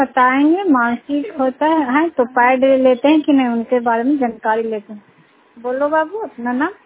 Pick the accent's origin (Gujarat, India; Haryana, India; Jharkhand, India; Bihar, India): Bihar, India; मैं नगर नौसा प्रखंड से हूँ, नालंदा जिला से।